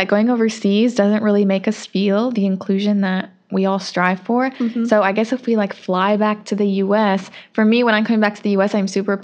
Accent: United States; But then we were both born and raised in the United States, obviously a non-Muslim country.

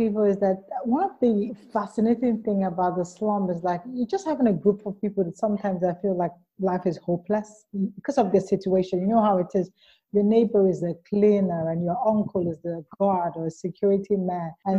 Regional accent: Lagos, Nigeria; also born or lived in Ajegunle; I spent the first 27 years of my life living in one of the lowest slums of Lagos, Nigeria. So I grew up in the part of town called Ajegunle. It's like a slum.

